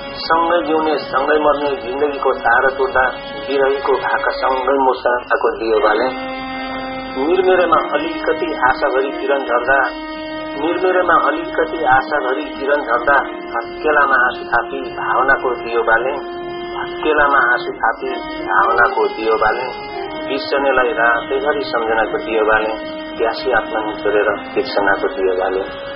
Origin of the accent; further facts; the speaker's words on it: Koshi Province, Nepal; moved away as an adult; now in United Kingdom; नेपालको पूर्वीय क्षेत्र जुन मेरो पुर्ख्यौली जिल्ला ताप्लेजुङ हो, त्यसपछिका मेरा स्थायी ठेगाना सुनसरी जिल्ला मिटरी हो र हाल म यो बेलायतमा आफ्नो प्रवासी जीवन म व्यतीत गरिरहेको छु